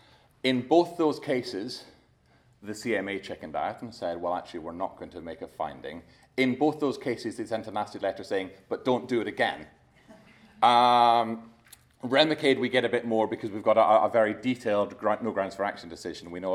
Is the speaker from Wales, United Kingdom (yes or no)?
no; Scotland, United Kingdom; As you can probably tell by the fact I'm speaking too quickly, I grew up in Scotland.